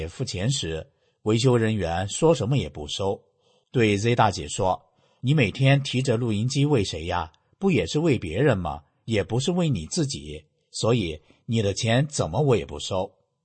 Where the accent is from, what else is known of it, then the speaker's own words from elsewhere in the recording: Hebei, China; 我出生在河北平原上一个不大的村庄，村里的乡亲们大多淳朴善良。我上学毕业到城里工作安家，离开了生我养我的家乡。